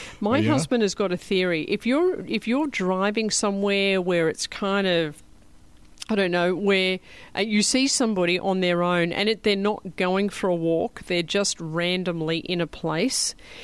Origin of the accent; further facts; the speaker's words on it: Victoria, Australia; In Victoria, my home state